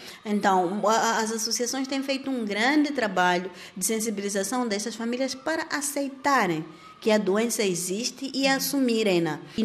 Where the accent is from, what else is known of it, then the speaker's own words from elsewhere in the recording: Maputo, Mozambique; Então, eu venho de Maputo, onde eu estou habituada a fazer tudo o que eu quero, a lutar, trabalhar.